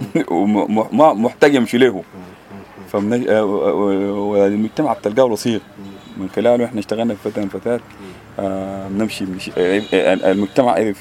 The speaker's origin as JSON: {"language": "Arabic", "country": "Sudan", "said": "ان شاء الله العيد ده العيد الجاي يتبارك لنا يتلمى كلنا كده كسودانيين"}